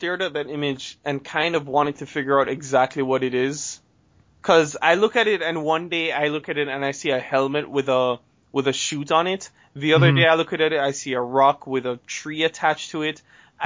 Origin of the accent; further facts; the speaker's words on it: Jamaica; and you have to understand, as a Jamaican, I do love cricket.